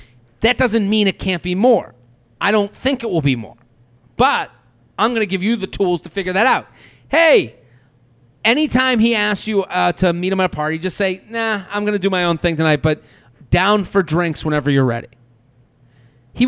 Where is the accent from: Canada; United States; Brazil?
Canada; moved away as an adult; now in United Kingdom; I'm from Canada, but have moved overseas to the UK to move in with my previous long-distance boyfriend.